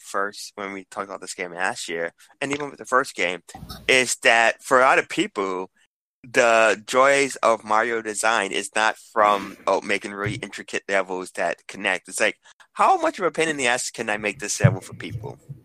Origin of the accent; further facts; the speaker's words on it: New York, United States; I'm a New Yorker. I put ketchup on a hot dog.